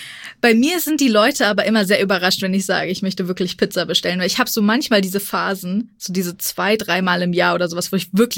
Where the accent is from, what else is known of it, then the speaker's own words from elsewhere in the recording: Frankfurt, Hesse, Germany; born there; Also ich als gebürtige Frankfurterin